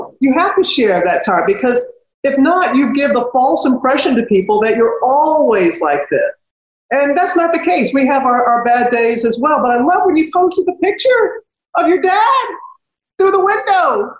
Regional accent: United States; when my hometown was destroyed by Hurricane Katrina

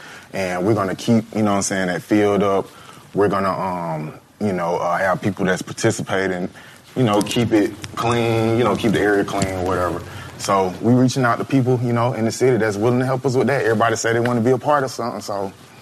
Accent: Columbus, Georgia, United States; What's up, man? I'm from Columbus, Georgia, man. You know what I'm saying?

